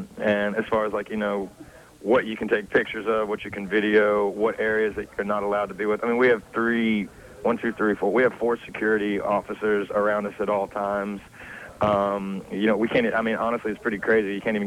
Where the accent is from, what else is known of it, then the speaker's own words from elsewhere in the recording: Tennessee, United States; I was born and raised in Tennessee, but the band's based out of Jacksonville, Florida.